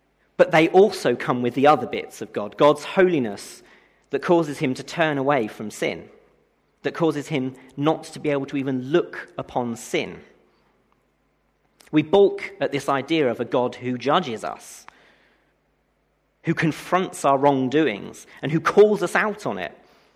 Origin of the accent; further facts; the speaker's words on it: England, United Kingdom; And it's not really helped by the fact that we're very British. I can't be holy. I'm far too English for that kind of thing.